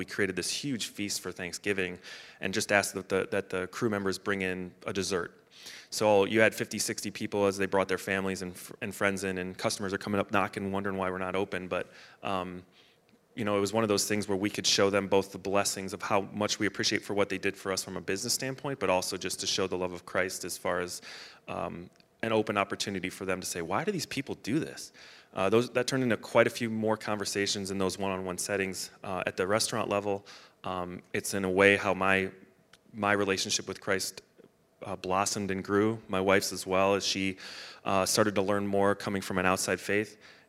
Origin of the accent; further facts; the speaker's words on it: Chicago, Illinois, United States; now in Minnesota, United States; We're from the Chicago area, so it's whatever the Minnesota nice is the opposite of that.